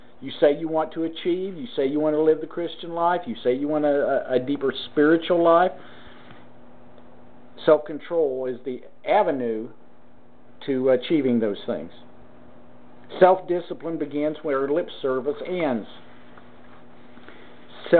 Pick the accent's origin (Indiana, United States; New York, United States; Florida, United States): Indiana, United States; Larry Bird just happens to be from my home state of Indiana and played ball in my hometown in university.